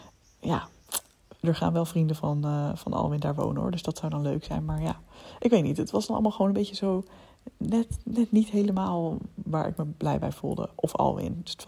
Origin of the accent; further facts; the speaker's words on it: Leiden, South Holland, Netherlands; also born or lived in Woerden; want ik kwam dus zelf uit Leiden. Alweer dus uit Woerden.